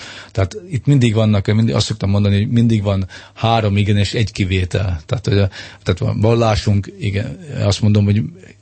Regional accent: Hungary; tehát érzem annak ellenére, hogy magyar vagyok, sokkal nyitottabb vagyok ilyen értelemben a szláv kultúrára is

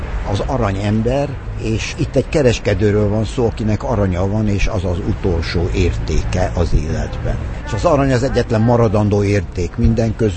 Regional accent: Budapest, Hungary; Hát én itt nevelkedtem, mindjárt a szülészetről idehoztak a nagyszüleimmel.

